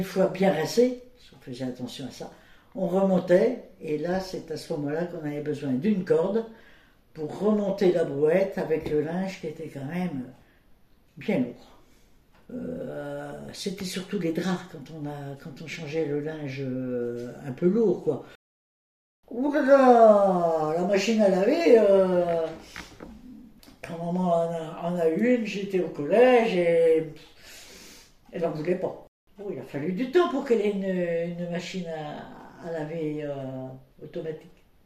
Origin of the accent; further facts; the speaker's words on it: Rennes, Brittany, France; born there; je suis née à Rennes le 7 mai 1944.